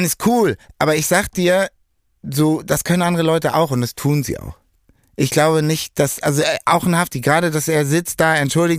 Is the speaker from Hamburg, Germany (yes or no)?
yes; Hamburg, Germany; born or raised there